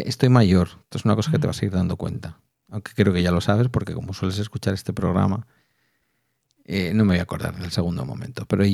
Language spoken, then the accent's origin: Spanish; Basque Country, Spain; also born or lived in Murcia; Ya sabes que los vascos decimos que somos vascos y ya es una autodeclaración total.